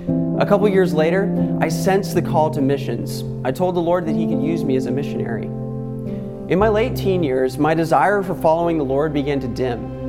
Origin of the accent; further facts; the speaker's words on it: Alberta, Canada; I am a missionary church planter heading up to my home country of Canada. I'm going to the province of Alberta.